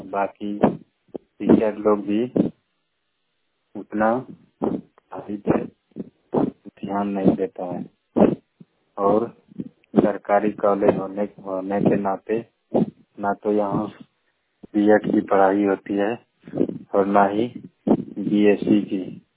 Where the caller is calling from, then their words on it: Mahagama, Jharkhand, India; ग्राम Parsa poster Parsa थाना महागमा जिला बोडा झारखंड से बोल रहा हूँ। मेरे गांव में एक कॉलेज है जो की गवर्नमेंट कॉलेज है और ग्रामीण क्षेत्र में है